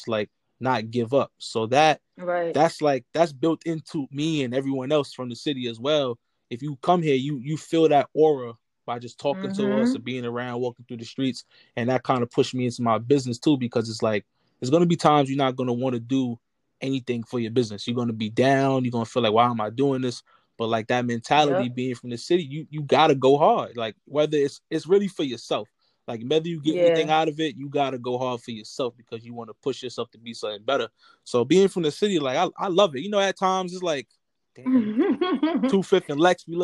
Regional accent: Harlem, New York, United States; I'm born and raised in Harlem.

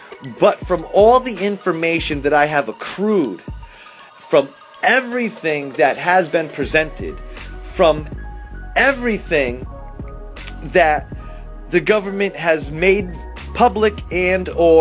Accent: Connecticut, United States; Now, I am from Connecticut. I live in Connecticut

